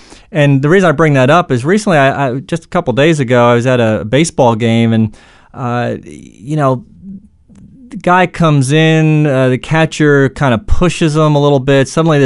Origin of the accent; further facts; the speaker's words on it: Bronx, New York, United States; I lived in the Bronx. You might say, well, I don't know if you're very fortunate growing up in the Bronx